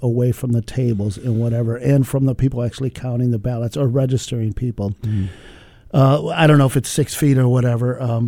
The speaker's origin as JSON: {"language": "English", "town": "Racine", "region": "Wisconsin", "country": "United States", "tie": "born or raised there", "said": "I'd head down to my hometown of Racine"}